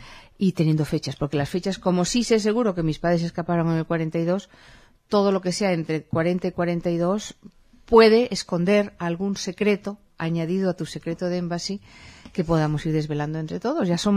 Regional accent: Vigo, Galicia, Spain; now in Barcelona, Spain; Como sabes, vivimos en Barcelona. Yo vengo de Vigo, que está al otro lado de España.

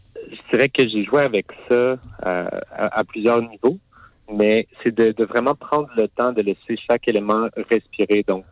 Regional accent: Quebec City, Quebec, Canada; born there; Ce qui m'inspire à Québec, ben, d'abord, ce qu'il faut savoir, c'est que ben, c'est ma ville natale

